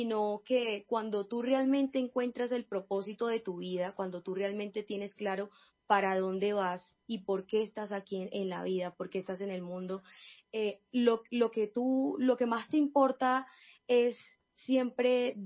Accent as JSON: {"language": "Spanish", "town": "Lorica", "region": "Córdoba", "country": "Colombia", "said": "Correcto, sí, soy de Lorica, Córdoba."}